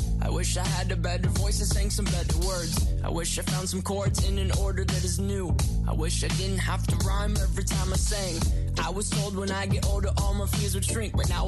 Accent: DR Congo; moi, je suis congolais d'origine, de la RDC

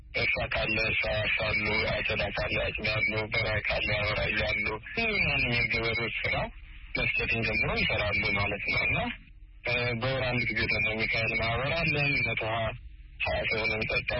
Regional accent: Addis Ababa, Ethiopia; also born or lived in West Gojjam, Amhara; ምዕራብ ጎጃም በጋዳሞት ወረዳ ነው የተወለድኩት። ጣመ ጊዮርጊስ የሚባል ቤተክርስቲያን አለ እዛ አካባቢ። በ8 ዓመቴ ወደ አዲስ አበባ ወንድሞች አመጡኝ

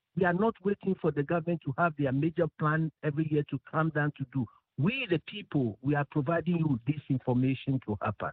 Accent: Accra, Greater Accra, Ghana; I grew up in Accra. More specifically, I grew up in Jamestown, so I really knew the problem.

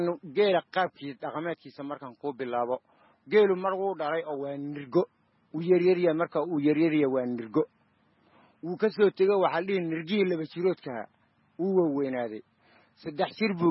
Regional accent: Gode, Somali Region, Ethiopia; Marka waxaan ku soo barbaaray Itoobiya oo ku gaaray ilaa 3 jir

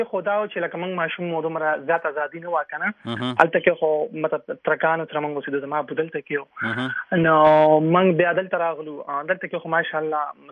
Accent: Peshawar, Khyber Pakhtunkhwa, Pakistan; پاکستان کې موږ د پېښور یم

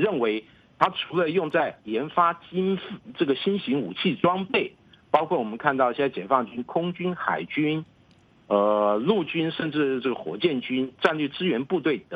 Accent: Taiwan; 当然我本身是来自台湾

